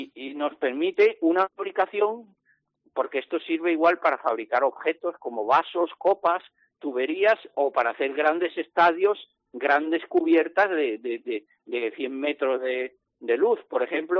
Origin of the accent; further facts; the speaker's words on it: Jaén, Andalusia, Spain; born there; en tierra de Jaén, donde yo nací